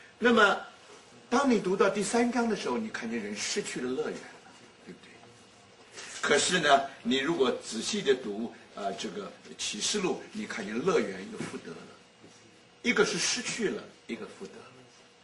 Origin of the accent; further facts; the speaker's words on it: China; 我们中国人有一句，这个上海字